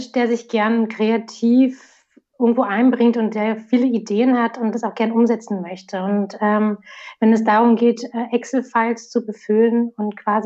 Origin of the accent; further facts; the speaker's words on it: Berlin, Germany; now in Linz, Austria; Ich bin ursprünglich aus Berlin aufgewachsen und geboren dort und bin vor 12 Jahren nach Linz gekommen.